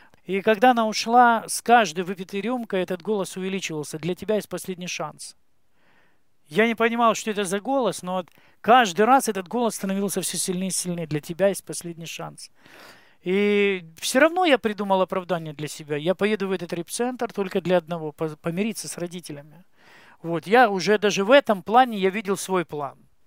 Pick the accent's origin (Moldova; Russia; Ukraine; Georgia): Ukraine; Donetsk Oblast; Вырос я в Украине, в Донецкой области, в довольно обеспеченной семье, не бедной.